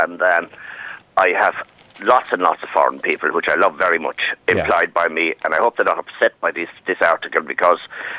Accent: Limerick, Munster, Ireland; I'm from Limerick myself.

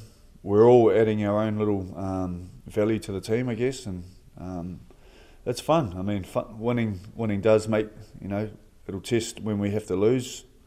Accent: New Zealand; I'm from New Zealand on the other side of the world

